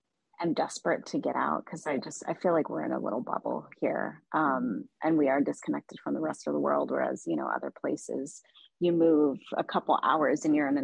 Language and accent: English; Texas, United States; also born or lived in New York / Chicago; Well, I grew up in Texas. I mean, that's a whole we can get into, but yeah. But I spent a long time in New York, and it was just starting to feel like home. I was in New York for a while. Chicago for a while too.